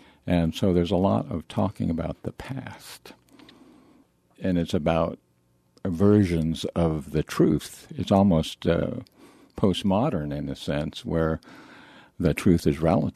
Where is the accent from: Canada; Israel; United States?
Canada; Well, of course, I grew up in Canada in the late 40s, early 50s, and there was no TV in those days.